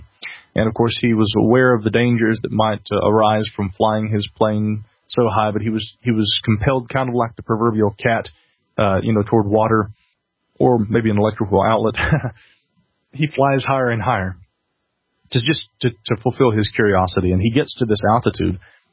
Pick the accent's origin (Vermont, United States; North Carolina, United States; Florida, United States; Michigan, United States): North Carolina, United States; Asheville; here in my hometown of Asheville.